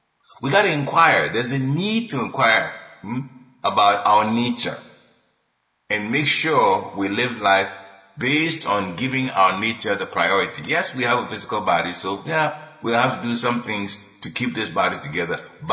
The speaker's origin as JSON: {"language": "English", "country": "Ghana", "said": "we're from Ghana, born, you know, appeared in Ghana."}